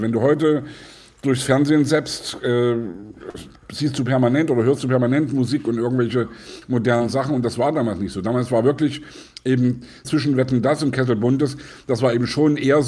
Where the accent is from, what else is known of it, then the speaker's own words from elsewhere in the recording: Leipzig, Saxony, Germany; born there; Ich bin in Leipzig geboren und wir haben ja in Leipzig durchaus auch Westen empfangen können.